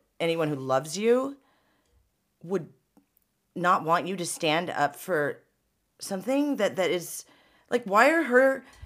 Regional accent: Seattle, Washington, United States; I'm from Seattle.

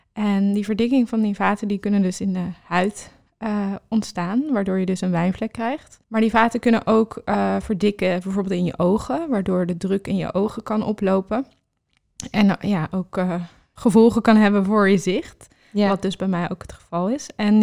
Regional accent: Amsterdam, North Holland, Netherlands; ik ben in Hartje Amsterdam opgegroeid, bij het Vondelpark in de buurt.

